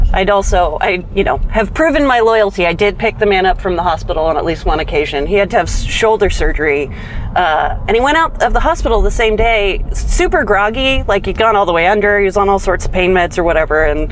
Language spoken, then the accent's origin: English; Napa, California, United States; Because I am from Napa, a neighboring city to Petaluma.